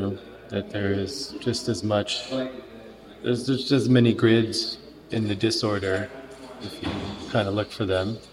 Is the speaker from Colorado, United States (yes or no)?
yes; Denver, Colorado, United States; Yeah, well that's like where I grew up in Denver.